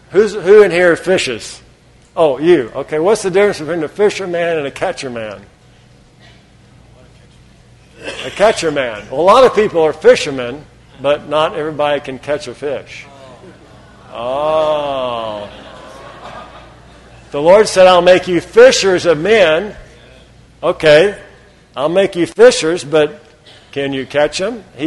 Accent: Austin, Texas, United States; Here, I'm from Austin, some of you from Chicago, some from Ohio, and we're in a fellowship, right?

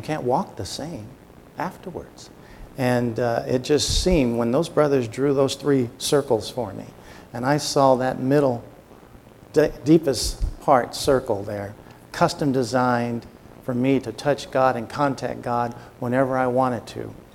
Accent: Oakland, California, United States; But I grew up in Oakland, California during the 60s

